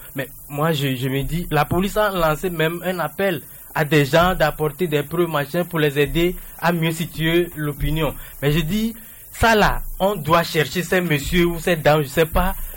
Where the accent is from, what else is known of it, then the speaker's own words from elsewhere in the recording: Togo; En tant que Togolais, j'étais fouetté dans mon orgueil d'être Togolais. Quand il parlait avec des termes tout crus de mon pays